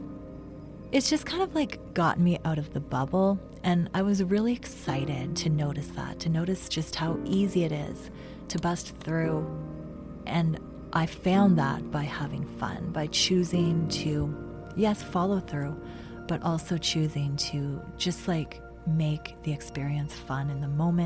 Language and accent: English; Moncton, New Brunswick, Canada; the Capitol Theater in my hometown of Moncton, New Brunswick.